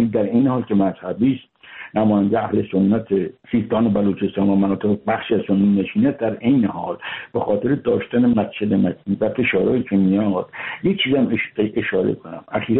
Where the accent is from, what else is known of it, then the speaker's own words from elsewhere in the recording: Iran; ما ایرانیم، چه شیعه چه سنی چه بهایی،